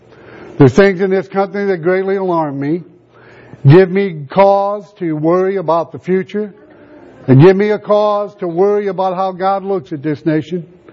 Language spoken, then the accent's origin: English; United States; We have been very greatly blessed being an American, living in a country where we can worship in this capacity